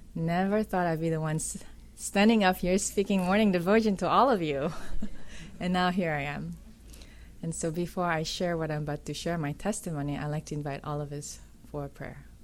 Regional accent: Indonesia; I am from Indonesia. How many of you been to Indonesia?

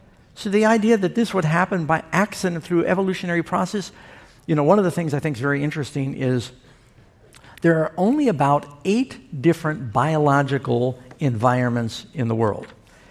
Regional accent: New York City, New York, United States; born or raised there

